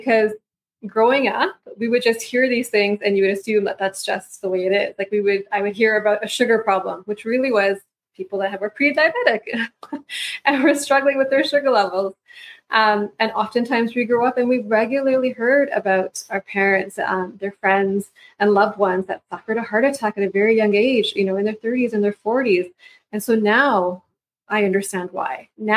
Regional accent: Canada; born there; So for example, I was not born in Pakistan. I was born here in Canada, but I still would have some of these risk factors because of my ancestry.

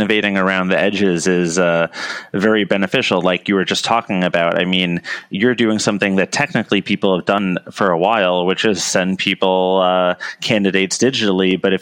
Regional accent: New York, United States; You know, as a New Yorker, yeah, it's funny.

